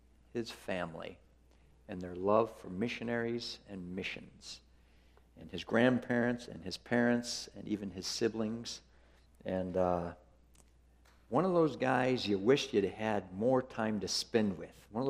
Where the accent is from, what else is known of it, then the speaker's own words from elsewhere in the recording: Quincy, Washington, United States; I grew up in Eastern Washington, born and raised in Quincy, and met my wife really through her missionary family growing up.